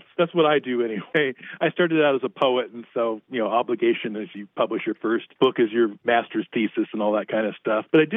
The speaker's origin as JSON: {"language": "English", "town": "East Los Angeles", "region": "California", "country": "United States", "tie": "born or raised there", "said": "I grew up in East L.A., along the Los Angeles River."}